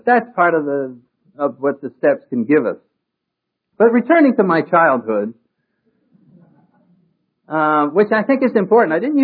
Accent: New England, United States; And I come from New England, and I think my parents basically, like a lot of New Englanders, were raising me to be a snob

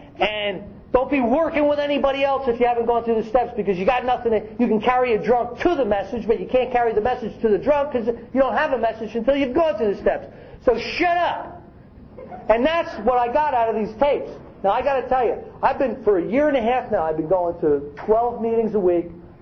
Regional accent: New Jersey, United States; Like, hurry up! We're from Jersey!

